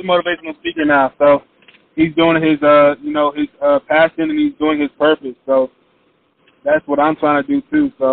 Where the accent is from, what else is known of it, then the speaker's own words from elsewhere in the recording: Georgia, United States; But I mean, I am from Georgia, and you know UGA.